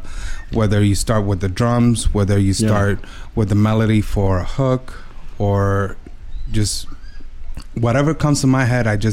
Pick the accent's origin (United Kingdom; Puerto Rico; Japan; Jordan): Puerto Rico; Bayamón; You know, I grew up, I was born in Puerto Rico.